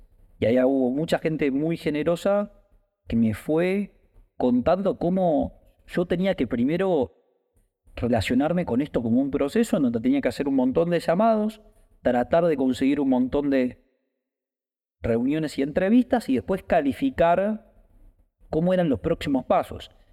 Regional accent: Argentina; tengo 33 años. Soy argentino, me reparto el tiempo viviendo entre Ciudad de México y Buenos Aires.

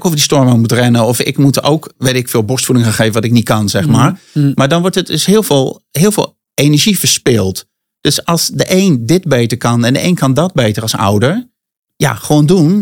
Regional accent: Rotterdam, South Holland, Netherlands; mijn vader komt uit Rotterdam. Ik kom oorspronkelijk ook uit Rotterdam.

